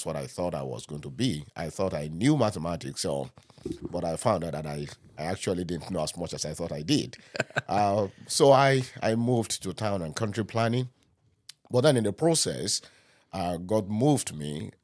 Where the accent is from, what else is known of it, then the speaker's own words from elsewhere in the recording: Nigeria; accent: African; now in Philippines; So I'm an African, specifically, I'm a Nigerian. I was born in Nigeria. Some decades ago, and I grew up in Nigeria, and from there moved to the Philippines as a missionary.